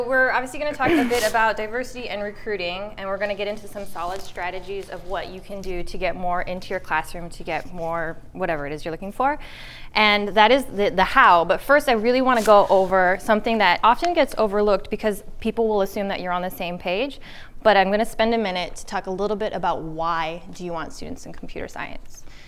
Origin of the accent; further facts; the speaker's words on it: California, United States; I grew up in the Bay Area, so we were living in what was the rest of the country's future, in a sense.